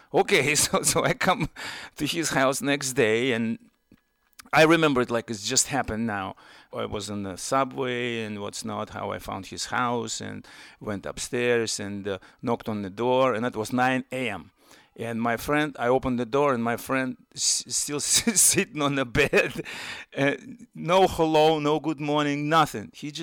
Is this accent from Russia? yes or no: yes; Russia; moved away as an adult; now in United States; my home country of Soviet Union then, but I still consider it Russia, to America, where I came to in 73. I escaped from then Soviet Union to see my heroes.